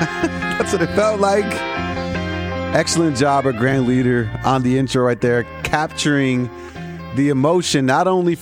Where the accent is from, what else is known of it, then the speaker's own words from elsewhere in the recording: Chicago, Illinois, United States; As a Chicagoan, I'm like, who is this guy?